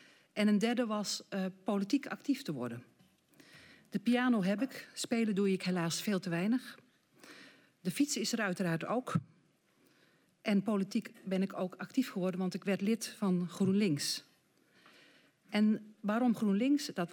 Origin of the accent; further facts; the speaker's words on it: North Brabant, Netherlands; Mijn wortels liggen in het land van Heusden en Altena in Noord-Brabant, waar ik opgroeide.